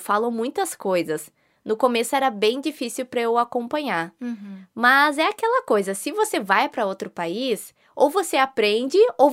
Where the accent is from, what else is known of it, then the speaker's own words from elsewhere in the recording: Brazil; eu vim do Brasil, muito prazer em conhecer.